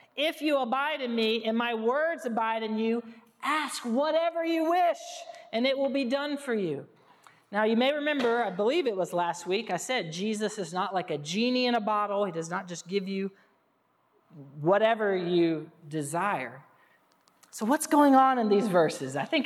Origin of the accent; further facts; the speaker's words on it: Alabama, United States; I'm from Alabama. I'm an Alabama football fan.